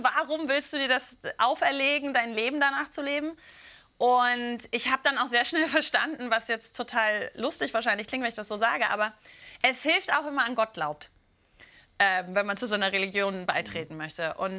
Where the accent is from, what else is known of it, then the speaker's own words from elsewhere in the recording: Stralsund, Mecklenburg-Vorpommern, Germany; also born or lived in Rostock; Also ich bin in Rostock geboren, in Stralsund aufgewachsen. Das ist eine Kleinstadt